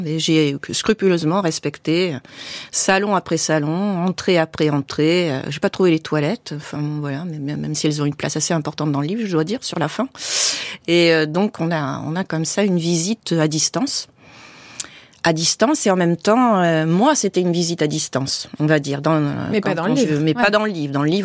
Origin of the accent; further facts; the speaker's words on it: Paris, Île-de-France, France; born there; Paris, je suis née à Paris. J'y ai pas vraiment vécu, mais je l'ai parcouru dans tous les sens depuis que je suis née.